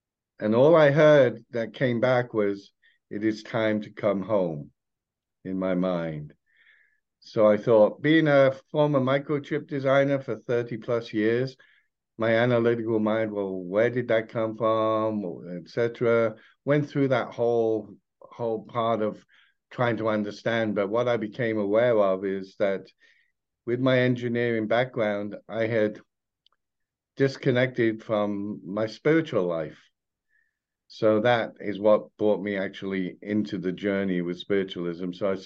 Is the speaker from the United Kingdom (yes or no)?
yes; United Kingdom; moved away as an adult; now in United States; because I'm British, that I was a spiritualist before I moved over here in 1984 for a job.